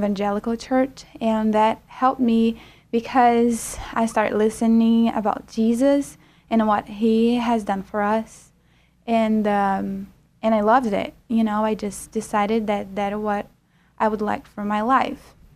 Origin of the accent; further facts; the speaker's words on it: Rio de Janeiro, Brazil; I'm 24 years old, and I'm from Brazil. I was born in Rio, and I came to know the Lord when I was about 12 years old.